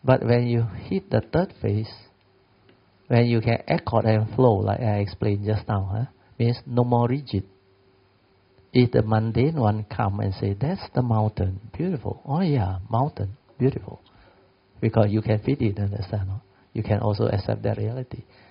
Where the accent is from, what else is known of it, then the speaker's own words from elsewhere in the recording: Malaysia; I was invited as a Malaysian speaker.